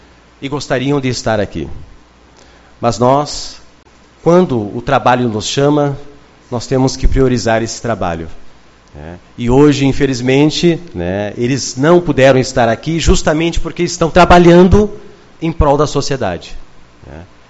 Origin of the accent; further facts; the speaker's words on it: Uruguaiana, Rio Grande do Sul, Brazil; sou de Uruguaiana. E receber o reconhecimento da terra natal